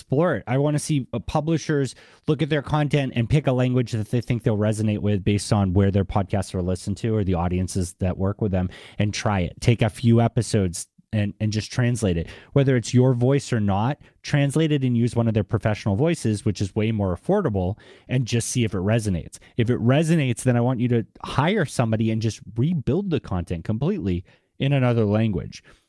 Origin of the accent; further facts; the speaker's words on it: Boston, Massachusetts, United States; accent: Boston; you can hear Evo's excitement mapped onto my voice with a little bit of my Boston accent.